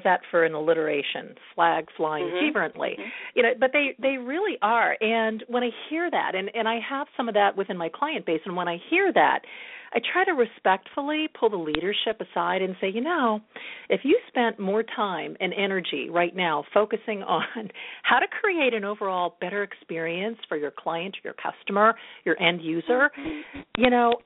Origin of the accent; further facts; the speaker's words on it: Pittsburgh, Pennsylvania, United States; we joke about we're both from Pittsburgh, but we didn't know each other then.